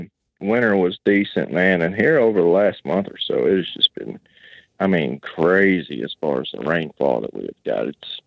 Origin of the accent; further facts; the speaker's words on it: Kentucky, United States; I'm from Western Kentucky, 34 years old.